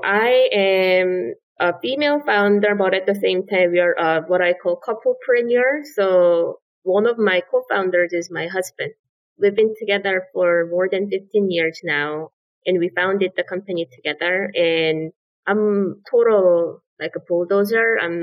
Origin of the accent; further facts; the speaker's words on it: South Korea; Growing up in South Korea back in 1990s and 2000s, it wasn't necessarily an option to me.